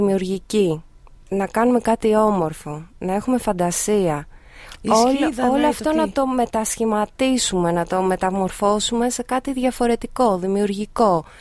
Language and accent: Greek; Greece; ενώ εγώ δεν κάθομαι που είμαι Ελληνίδα